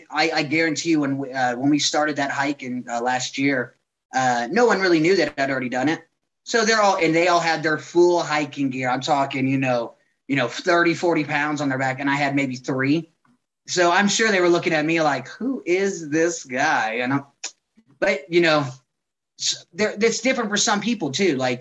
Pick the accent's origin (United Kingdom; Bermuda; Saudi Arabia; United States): Bermuda; born there; I started off a traveler when I was born. I was born in Bermuda.